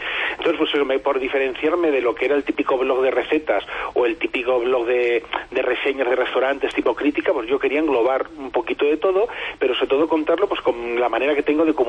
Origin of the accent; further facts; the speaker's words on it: Castilla-La Mancha, Spain; now in Navarre, Spain; Yo, por ejemplo, llevo justamente ahora el día 7 de noviembre, cumplí 8 años desde que llegué aquí a Navarra, procedente de mi tierra, de Castilla-La Mancha.